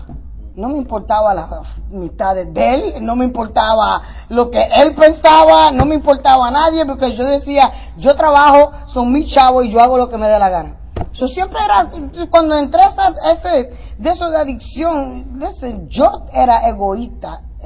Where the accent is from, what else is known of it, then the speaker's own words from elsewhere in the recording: New York, United States; estaba viviendo en Nueva York. Yo me crié toda mi vida en Nueva York y los 2 primeros años estuve en Nueva York